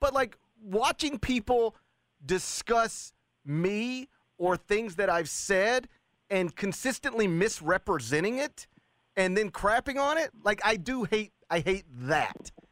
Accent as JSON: {"language": "English", "town": "Horn Lake", "region": "Mississippi", "country": "United States", "tie": "born or raised there", "said": "I grew up in Horn Lake when I was a kid. We were teenagers."}